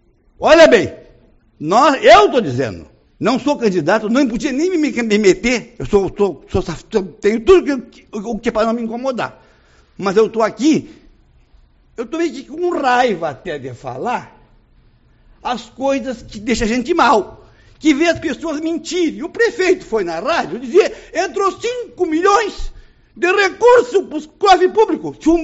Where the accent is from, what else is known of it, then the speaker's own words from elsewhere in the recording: Uruguaiana, Rio Grande do Sul, Brazil; lá para o Uruguaiana, minha terrinha na fronteira.